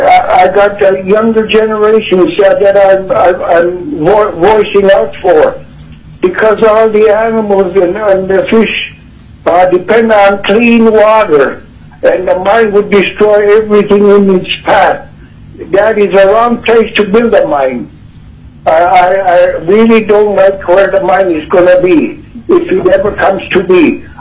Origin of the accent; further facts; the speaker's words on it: Dillingham, Alaska, United States; born there; I was born in Billingham, Alaska, September 29, 1946. As I grew up, we mainly depended on fish